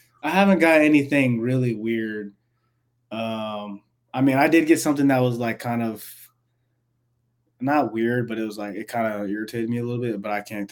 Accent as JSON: {"language": "English", "town": "Olathe", "region": "Kansas", "country": "United States", "said": "I'm a receiver from Olathe, Kansas. It's a suburb of Kansas City on the Kansas side."}